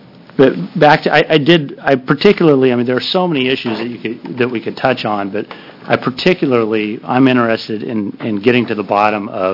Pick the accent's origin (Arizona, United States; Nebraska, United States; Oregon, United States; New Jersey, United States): Oregon, United States; Bandon; But I came to this tradition as a child growing up in Bandon.